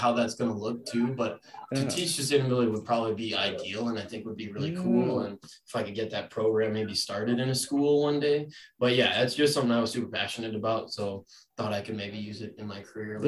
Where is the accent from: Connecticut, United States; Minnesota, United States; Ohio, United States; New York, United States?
Minnesota, United States; Elk River; I'm originally from Elk River, Minnesota.